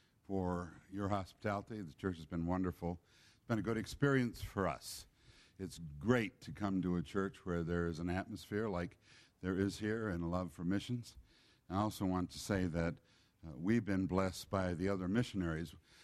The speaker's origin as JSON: {"language": "English", "region": "England", "country": "United Kingdom", "said": "So happened that I'm English, okay? Not her, it's me."}